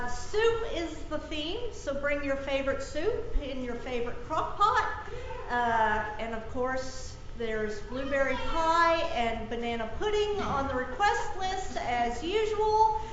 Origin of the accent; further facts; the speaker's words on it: Ohio, United States; For those of you who don't know, I'm from Ohio, and I love the snow.